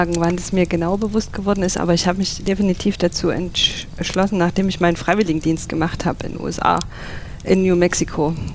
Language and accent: German; Dippoldiswalde, Saxony, Germany; Genau, ich bin in Dippoldiswalde aufgewachsen und ja, meine Familie kommt von dort. Bin dort zur Schule gegangen, habe dort meine Jugendzeit verbracht.